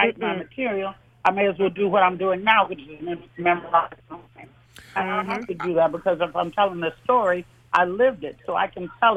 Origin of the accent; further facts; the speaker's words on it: Oakland, California, United States; also born or lived in Tyler, Arkansas; Now, I'm from Oakland, California. I was born in Tyler, Arkansas. I was raised in Oakland, California.